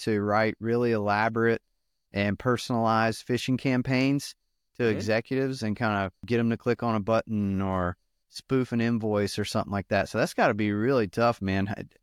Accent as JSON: {"language": "English", "region": "North Carolina", "country": "United States", "said": "I'm a redneck from Duplin County, North Carolina at heart."}